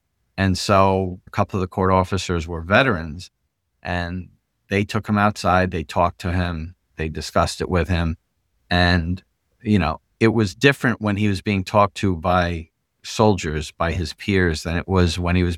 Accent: New York, United States; now in Ulster County, United States; I came from Sullivan County, where I was born and raised.

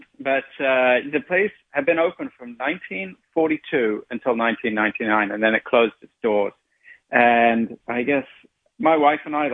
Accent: England, United Kingdom; I didn't grow up here. I grew up in England

